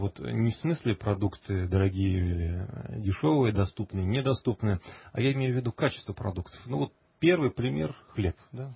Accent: Kursk Oblast, Russia; also born or lived in Moscow; вот я родился в Москве, вырос в Курской области, тоже по всей России езжу.

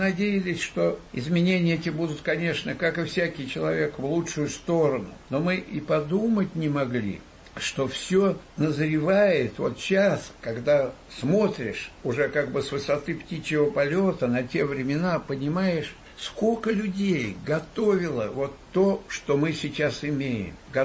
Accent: Moscow, Russia; born there; я родился 8 октября 1938 года в Москве, хотя я не коренной москвич. Родители мои приезжие из разных областей России.

